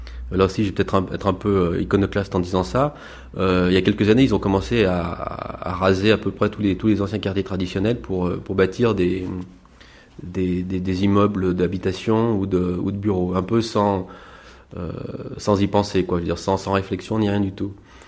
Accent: France; moved away; also born or lived in Taiwan; j'ai quitté la France en 84 et je suis parti vivre à Taïwan. J'ai vécu 2 ans à Taïwan et là-bas, j'apprenais le chinois

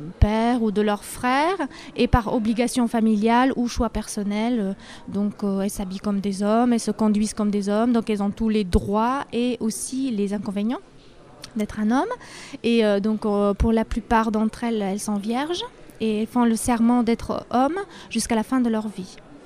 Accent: Albania; Je suis d'origine albanaise, effectivement. Je suis née en Albanie, donc j'ai passé toute ma jeunesse.

